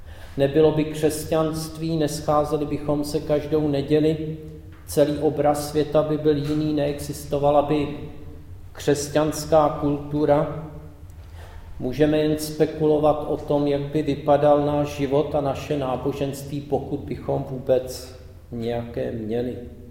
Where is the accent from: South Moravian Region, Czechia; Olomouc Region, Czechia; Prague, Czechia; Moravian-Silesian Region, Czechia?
Prague, Czechia; Když jsem byl malý, tak jsme bydleli v Praze